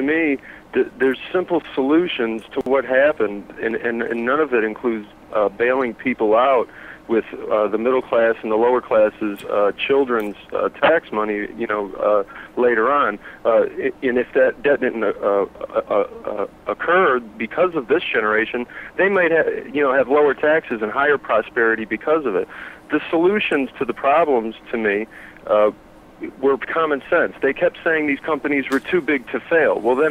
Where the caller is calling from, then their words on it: Ohio, United States; I'm calling from Ohio.